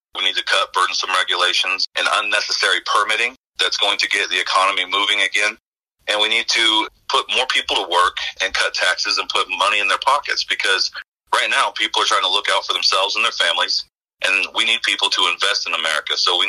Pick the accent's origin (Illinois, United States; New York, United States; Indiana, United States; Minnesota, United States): Indiana, United States; now in Arizona, United States; I grew up in southern Indiana in farm country.